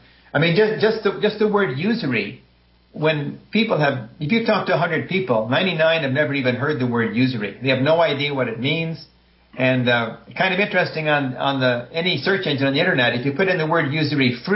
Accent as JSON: {"language": "English", "town": "Tamworth", "region": "Ontario", "country": "Canada", "tie": "born or raised there", "lives_now": "Ottawa, Canada", "said": "Well, actually, Tamworth's my hometown, but I live in Ottawa, Ontario now."}